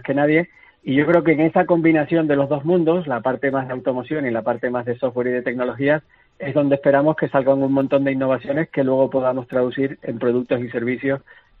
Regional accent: Canary Islands, Spain; accent: Canarian; tengo acento canario

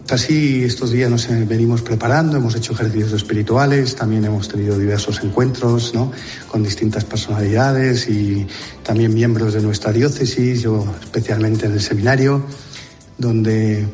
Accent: Madrid, Community of Madrid, Spain; born there; He recibido la vida, nací aquí en Madrid

